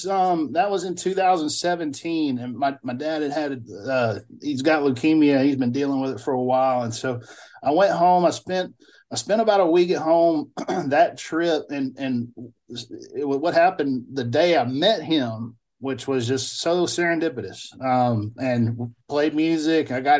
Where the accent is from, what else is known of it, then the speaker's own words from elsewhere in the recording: the South, United States; now in Canada; that's part of growing up in the South as a white kid.